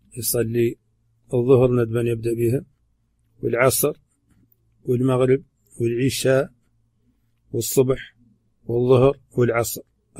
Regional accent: Mauritania; accent: Hassaniya; هذه ترجمة كلمات من لهجتنا الحسانية

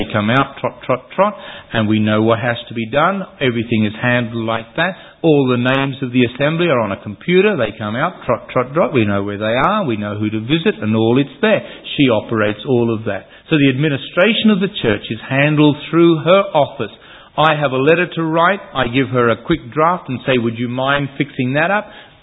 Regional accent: Western Australia, Australia; I came from Western Australia

